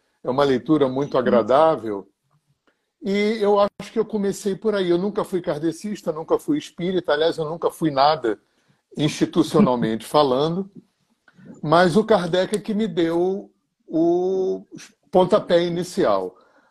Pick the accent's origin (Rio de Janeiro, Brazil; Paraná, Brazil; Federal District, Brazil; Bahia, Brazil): Rio de Janeiro, Brazil; moved away; Eu nasci e passei minha adolescência no Rio de Janeiro. Eu fui carioca. Eu já moro muito tempo fora do Rio, da cidade do Rio de Janeiro.